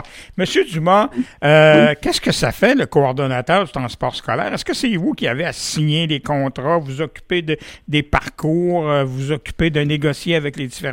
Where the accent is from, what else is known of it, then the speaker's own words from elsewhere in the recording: Quebec, Canada; au Québec et même chez nous en Beauce, j'imagine.